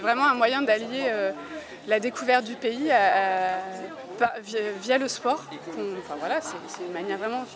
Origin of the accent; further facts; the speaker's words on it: Nouvelle-Aquitaine, France; parce qu'on vient de la région de Bordeaux